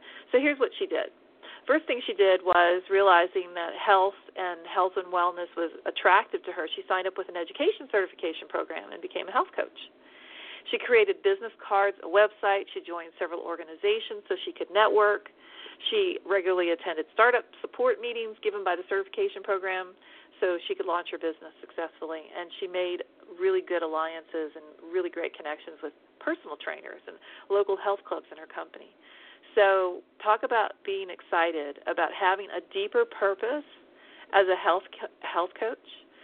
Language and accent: English; Austin, Texas, United States; right outside of my hometown of Austin.